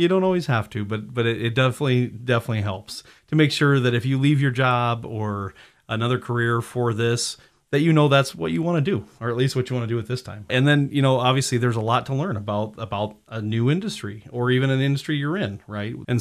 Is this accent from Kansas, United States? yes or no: no; Perry, Iowa, United States; was kind of missing my hometown of Perry here.